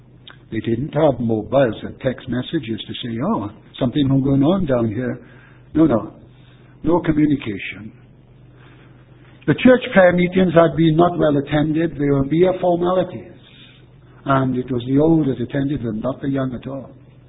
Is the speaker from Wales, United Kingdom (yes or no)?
yes; Wales, United Kingdom; not just because I'm a Welshman